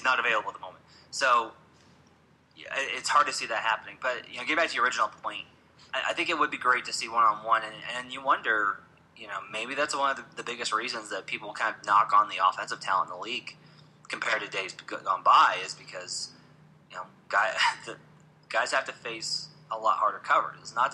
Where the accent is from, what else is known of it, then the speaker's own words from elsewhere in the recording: Arkansas, United States; Because I grew up in Arkansas, so I grew up watching 40 Minutes of Hell.